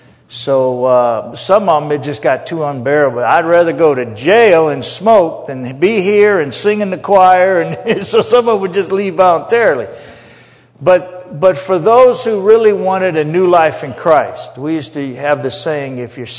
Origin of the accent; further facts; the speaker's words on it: Indiana, United States; moved away; I grew up in Indiana, and I hitchhiked to California.